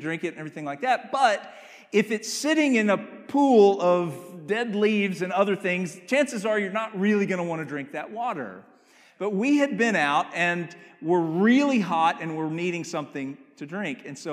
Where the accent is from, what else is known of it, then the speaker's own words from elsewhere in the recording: Arkansas, United States; I can remember growing up in Northeast Arkansas and going out into the woods in the summertime with my friends